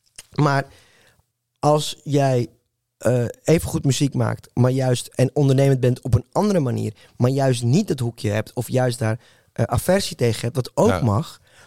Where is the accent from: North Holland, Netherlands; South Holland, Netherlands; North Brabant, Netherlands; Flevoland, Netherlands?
North Holland, Netherlands; Amsterdam; also born or lived in Chile; Dus ik ben evenveel Chileen als dat ik Amsterdammer ben.